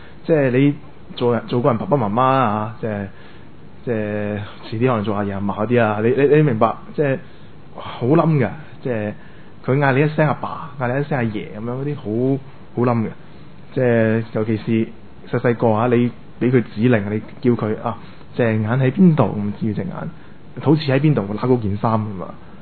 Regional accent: Macau; now in Hong Kong; 因为我是澳门人来的，我想对自己的家乡有些了解，有些贡献

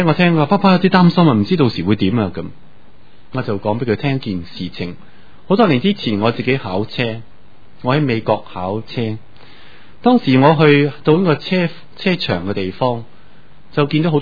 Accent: Guangdong, China; 我们广东人经常都说卸膊卸膊卸膊不好的，

